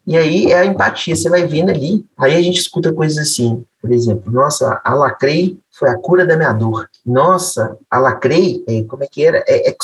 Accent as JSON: {"language": "Portuguese", "town": "Juiz de Fora", "region": "Minas Gerais", "country": "Brazil", "said": "eu sou de Juiz de Fora, em Minas Gerais, nunca fui em São Paulo"}